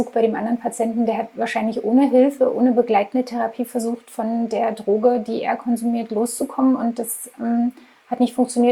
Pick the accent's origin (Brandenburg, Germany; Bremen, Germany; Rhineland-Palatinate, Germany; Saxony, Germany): Brandenburg, Germany; Bad Liebenwerda; in Bad Liebenwerda. Will man jetzt nicht unbedingt Werbung machen, aber das ist auch meine Heimatstadt.